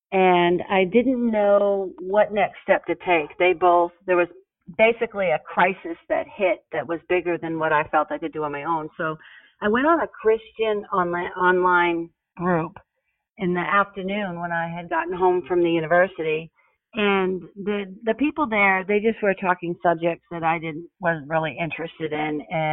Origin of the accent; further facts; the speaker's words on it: Alabama, United States; And so I said I was from Alabama, and a chat box came up, and we began talking